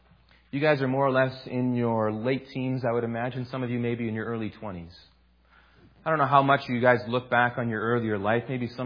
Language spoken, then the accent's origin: English; Grand Rapids, Michigan, United States; I come from Grand Rapids. I come from Classist, Michigan, of the URC.